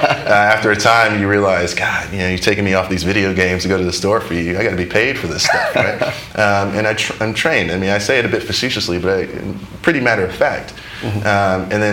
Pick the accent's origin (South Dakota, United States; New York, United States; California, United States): New York, United States; Queens; Queens, New York, born and raised. Yeah, my family's still there right now.